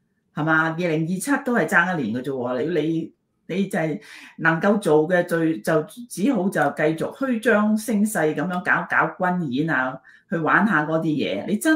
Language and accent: Cantonese; Guangdong, China; 我們廣東人吃撈麵